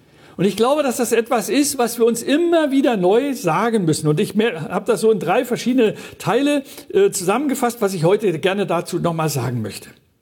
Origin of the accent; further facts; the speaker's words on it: Mecklenburg-Vorpommern, Germany; wir sind Mecklenburger